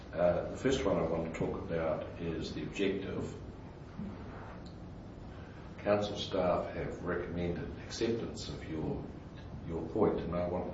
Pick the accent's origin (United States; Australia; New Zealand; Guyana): New Zealand; Wellington; I'm from Wellington